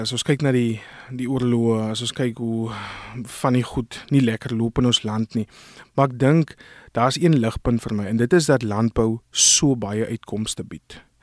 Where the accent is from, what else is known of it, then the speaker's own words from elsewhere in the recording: Port Nolloth, Northern Cape, South Africa; So ek het groot geword op die platteland, dorpie met naam van Port Nollet. En ja, baie van my familie was in landbou gewees.